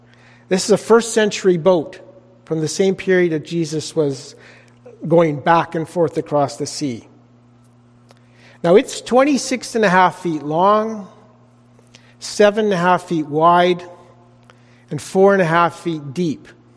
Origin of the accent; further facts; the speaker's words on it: Chilliwack, British Columbia, Canada; I grew up in Chilliwack